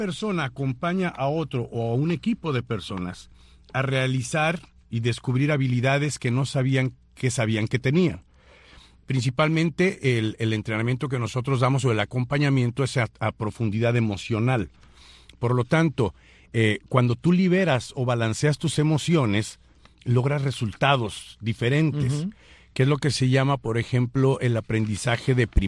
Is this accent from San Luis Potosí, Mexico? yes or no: yes; San Luis Potosí, Mexico; born there; Yo nací en San Luis Potosí, México, en 1966.